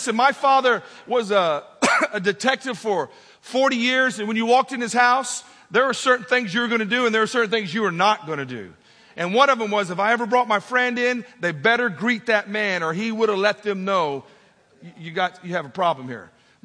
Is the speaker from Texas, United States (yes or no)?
yes; Texas, United States; I was born in Texas, raised a heathen.